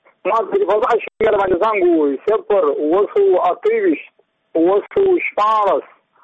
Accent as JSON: {"language": "Pashto", "region": "Badghis", "country": "Afghanistan", "said": "زه بخښنه د بادغیس له ولایت یم د مقر د ولسوالۍ یم."}